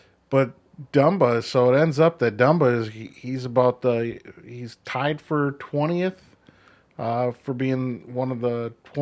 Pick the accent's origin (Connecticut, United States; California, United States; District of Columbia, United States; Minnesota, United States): Minnesota, United States; Us being Minnesotans, loving hockey and just being Minnesotan, we're not happy with that.